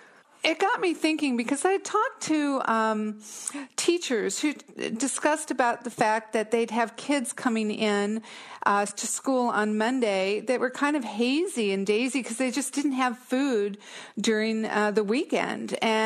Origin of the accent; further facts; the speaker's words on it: Visalia, California, United States; I'm from Visalia, California.